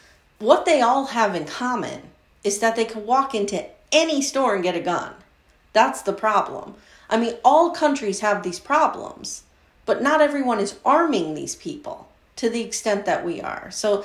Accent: Pennsylvania, United States; I grew up in Pennsylvania. I live in Pennsylvania.

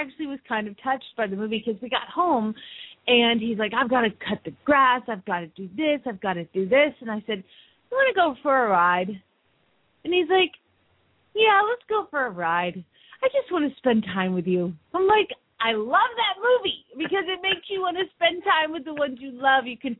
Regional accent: Phoenix, Arizona, United States; from Phoenix, Arizona

